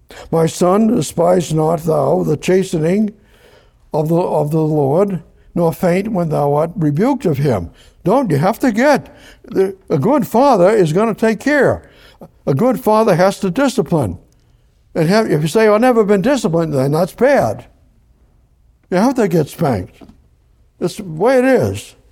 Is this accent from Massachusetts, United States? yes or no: yes; Boston, Massachusetts, United States; I was raised in Boston, North End, mafia. That was the safest place in Boston.